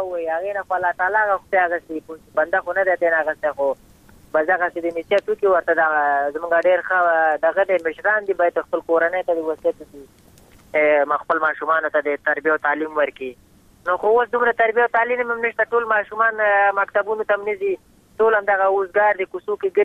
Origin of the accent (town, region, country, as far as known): Afghanistan